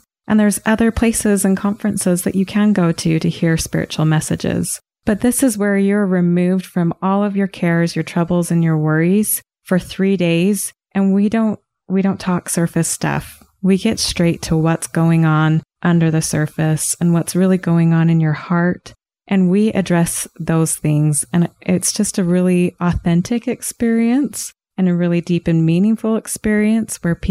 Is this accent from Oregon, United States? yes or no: no; Ogden, Utah, United States; born there; now in Hooper, United States; So I was born in Ogden. I now live in Hooper.